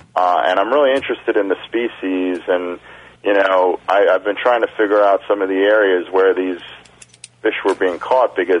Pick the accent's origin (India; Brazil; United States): United States; New York; Yeah, I grew up fishing around Long Island and Montauk, and winter flounder were one of the top three species.